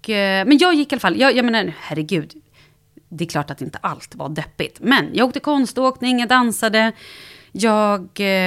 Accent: Vallentuna, Stockholm County, Sweden; jag är uppvuxen i Vallentuna, en förort. Orten, nej. Men en förort till Stockholm. Där jag har bott med min mamma, mestadels av livet.

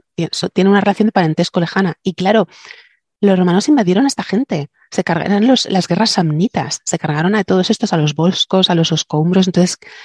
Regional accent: Spain; aquí en mi tierra, la mayoría de las iglesias, bueno, y todo el sur de España, tienen la base cristiana, luego la parte musulmana y luego otra vez cristiana de todos los que han pasado por ahí, ¿no?

